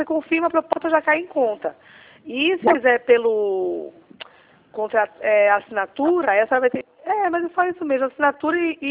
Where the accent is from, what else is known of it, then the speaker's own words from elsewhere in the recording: Recife, Pernambuco, Brazil; eu sou de Recife.